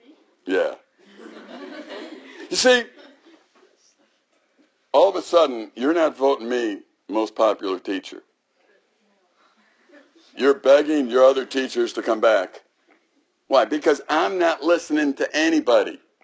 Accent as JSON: {"language": "English", "town": "Chicago", "region": "Illinois", "country": "United States", "tie": "born or raised there", "said": "I'd say I grew up in Chicago."}